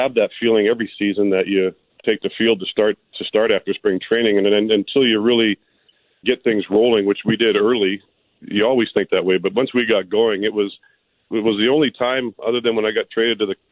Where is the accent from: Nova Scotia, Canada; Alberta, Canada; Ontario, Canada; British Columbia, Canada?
British Columbia, Canada; And being a Canadian, I felt obviously right at home because I was.